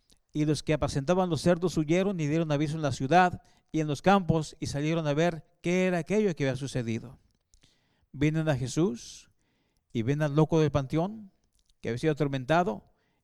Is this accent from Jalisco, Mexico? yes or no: yes; Guadalajara, Jalisco, Mexico; en el barrio donde nací, en Guadalajara, había unos tremendos campos abiertos, todavía no habían tantas casas como ahora.